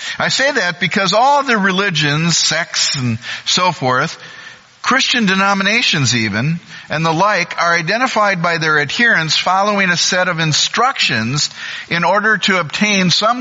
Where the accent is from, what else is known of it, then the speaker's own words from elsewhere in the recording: St. Paul, Minnesota, United States; I really hate being said I'm from Minneapolis, because St. Paul is the capital of the state. Let's just keep this straight. It's St. Paul.